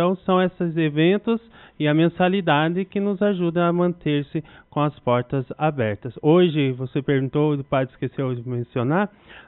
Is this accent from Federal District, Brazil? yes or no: no; Curitiba, Paraná, Brazil; also born or lived in Ivaiporã; Sou de Curitiba. Na verdade, eu nasci no norte do Paraná, numa cidade que se chama Ivaiporama, e com 2 anos fui para Curitiba. Então, quando me apresento, falo que eu sou de Curitiba.